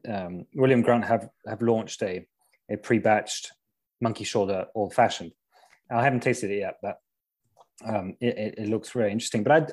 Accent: Paris, Île-de-France, France; For me, it's growing up in Paris. I was young and going out with friends

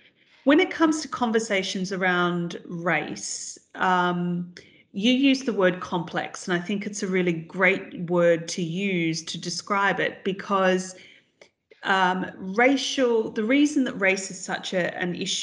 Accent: Australia; if I use my example of growing up in Australia

